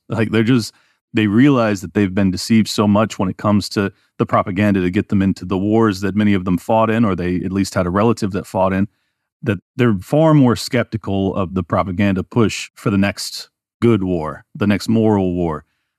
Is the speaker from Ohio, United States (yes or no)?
no; San Diego, California, United States; You know, I grew up in San Diego, for those that aren't familiar.